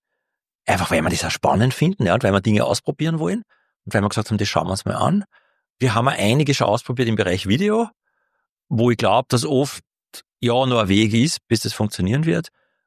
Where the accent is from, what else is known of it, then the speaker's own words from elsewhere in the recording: Austria; ich weiß als Österreicher